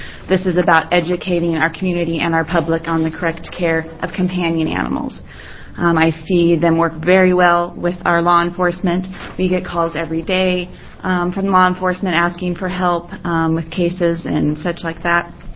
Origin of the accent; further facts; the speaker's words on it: Powell Butte, Oregon, United States; I'm from Powell Butte.